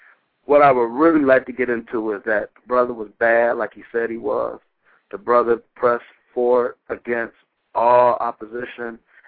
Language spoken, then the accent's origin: English; Detroit, Michigan, United States; I'm from Detroit, Michigan.